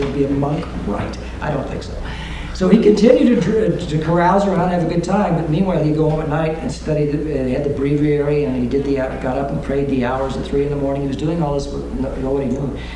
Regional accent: Greenville, Illinois, United States; got on the bus, went back up to my hometown in Greenville, Illinois, walked into the kitchen of the farmhouse

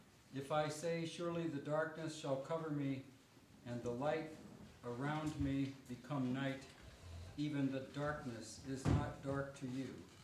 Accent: Valparaiso, Indiana, United States; I'm from Valparaiso, Indiana

